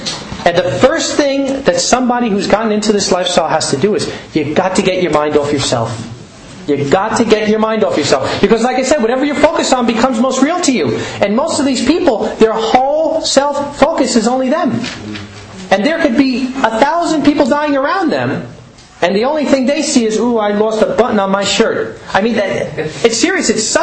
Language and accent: English; United States; She was from Austria, I'm from the States, and Yahweh can bring in the strangest of places.